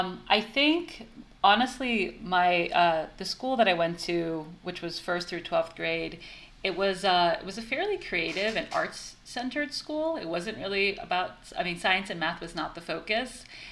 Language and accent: English; New York City, New York, United States; So I grew up in New York City, and I still live here. So really almost lifelong New Yorker, with a brief break for college where I was in Connecticut.